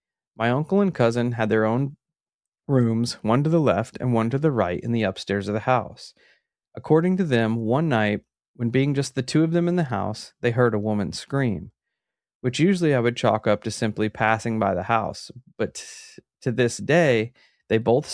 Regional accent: Farmington, Illinois, United States; I grew up in a town called Farmington.

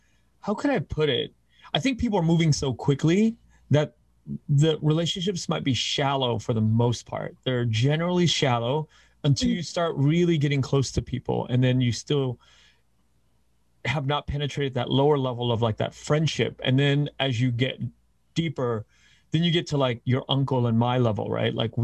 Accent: Los Angeles, California, United States; I grew up in LA. I grew up in Koreatown

